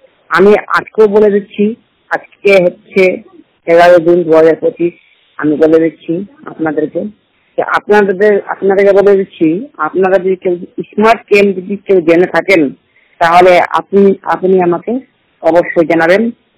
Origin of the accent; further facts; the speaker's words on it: Mahendrapur, West Bengal, India; আমার বাড়ি ইসলামপুর, গ্রামের নাম মহেন্দ্রপুর, থানা হরিশ্চন্দ্রপুর, জেলা মালদা। আমি পশ্চিমবঙ্গের রাজ্য থেকে বলছি।